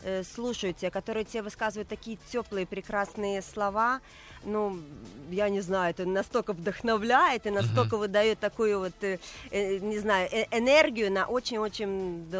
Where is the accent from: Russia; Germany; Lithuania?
Lithuania; now in Kyiv, Ukraine; ну, понимаете, дело в том, что я приехала сюда с Литвы.